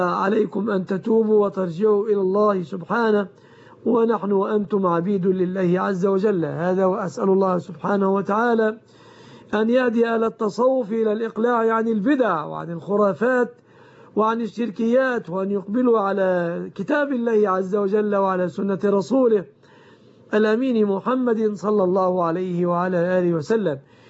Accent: Egypt; بلادنا مصر

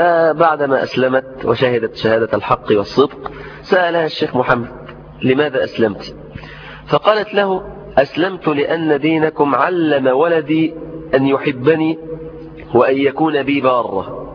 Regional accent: Mansoura, Dakahlia, Egypt; في قرية من القرى عندنا في المنصورة

